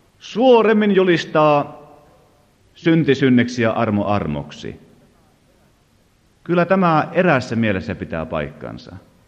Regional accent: Central Ostrobothnia, Finland; Tosin siellä kotiseudullani, jossa lapsuuteni vietin Keski-Pohjanmaalla

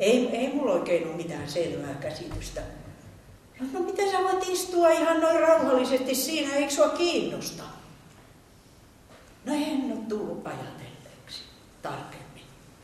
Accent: Rauma, Satakunta, Finland; Minä olen Raumalta syntyisin ja meistä raumalaisista sanotaan sillä tavalla

